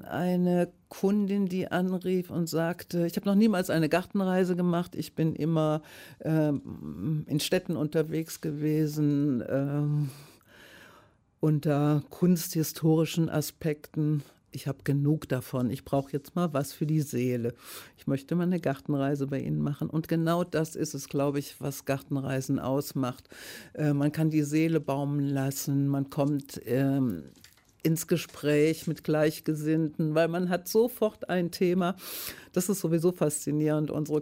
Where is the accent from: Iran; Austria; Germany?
Germany; Eifel; born there; ich bin gebürtige Eiflerin